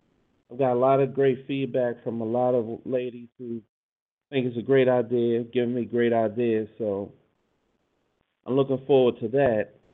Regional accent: Baltimore, Maryland, United States; And this young man is from my hometown, Baltimore, Maryland.

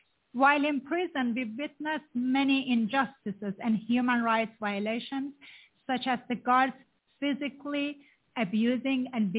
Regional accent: Iran; English is a second language; I grew up in Iran

